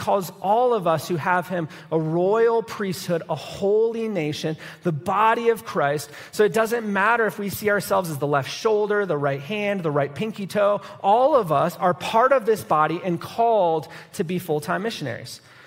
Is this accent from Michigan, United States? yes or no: yes; Grand Rapids, Michigan, United States; So I grew up in West Michigan, Grand Rapids area